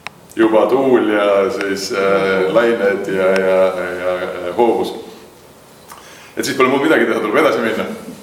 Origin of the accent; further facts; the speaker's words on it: Reina, Saare County, Estonia; Et ma ise olen Reina külast pärit. Et kui te sõidate mandri poole, siis viimane küla enne Väina tammi ongi Reina. Ja siis seal sünd, elanud kasvanud.